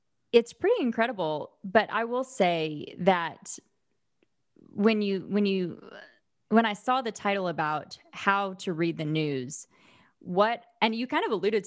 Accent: Oklahoma, United States; now in Houston, United States; We live in Houston right now, but I grew up in Southern Oklahoma

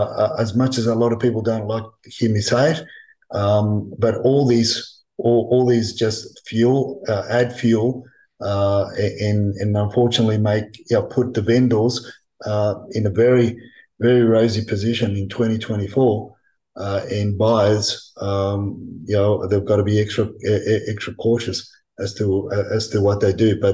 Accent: Gladesville, New South Wales, Australia; when we came to Australia, I was only about 7 or so, and we lived in a home in Gladesville. I grew up in Gladesville, until my late teenage years.

